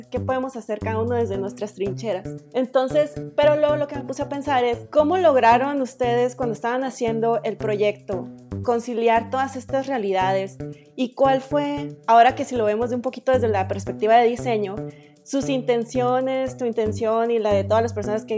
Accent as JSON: {"language": "Spanish", "region": "Sonora", "country": "Mexico", "said": "como te está diciendo, soy de Sonora"}